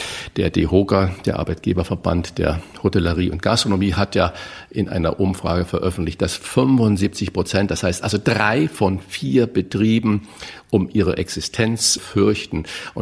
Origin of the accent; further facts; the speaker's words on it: Saarland, Germany; born there; Ich bin ja auch gebürtiger Saarländer